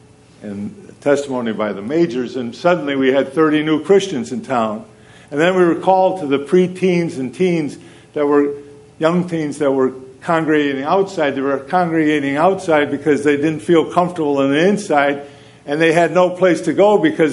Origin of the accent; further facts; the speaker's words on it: Boston, Massachusetts, United States; I had an Aboriginal friend who found out I was from Boston.